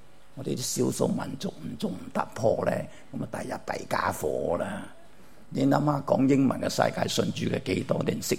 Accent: Guangdong, China; 咁我哋呢啲廣東人咧，一樣就好自大嘅。我哋行埋咧，一定埋堆咧。如果家庭型咧，我哋廣東人就梗係行埋一堆講廣東話噶啦，打死都唔會講普通話嘅

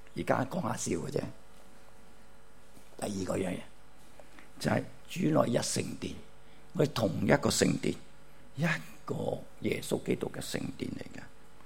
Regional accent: Guangdong, China; 咁我哋呢啲廣東人咧，一樣就好自大嘅。我哋行埋咧，一定埋堆咧。如果家庭型咧，我哋廣東人就梗係行埋一堆講廣東話噶啦，打死都唔會講普通話嘅

